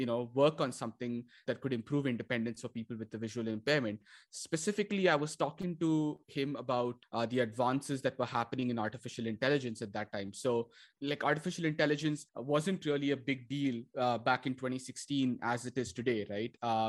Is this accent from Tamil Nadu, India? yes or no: yes; Chennai, Tamil Nadu, India; really hot, sweltering, sunny day in the south of India, in my hometown, Chennai.